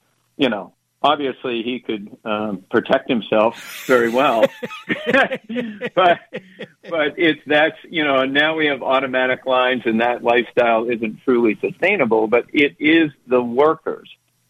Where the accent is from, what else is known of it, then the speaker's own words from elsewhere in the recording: Maine, United States; and I'm in love with the story, but I grew up in Maine.